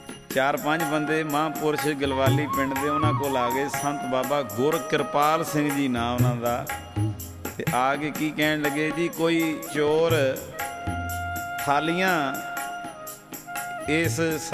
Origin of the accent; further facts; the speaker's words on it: Amritsar, Punjab, India; ਅਸੀਂ ਅੰਮ੍ਰਿਤਸਰ ਦੇ ਹਾਂ ਆਪ ਜੀ ਦੇ ਦਾਸ ਗਰੀਬ ਤਰਨ ਤਾਰਨ ਰੋਡ 'ਤੇ ਗਿਲਵਾਲੀ ਪਿੰਡ ਹੈ